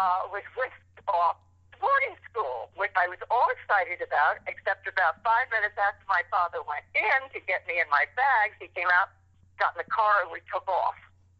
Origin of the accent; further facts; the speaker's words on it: New York, United States; born there; my mother was a New Yorker and said, I'm going to have this baby in New York. So she went up to, so I was born in New York in Harkness Pavilion